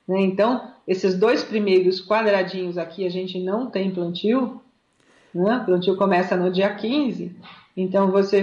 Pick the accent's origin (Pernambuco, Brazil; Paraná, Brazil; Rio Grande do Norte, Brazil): Paraná, Brazil; Eu vim do norte do Paraná.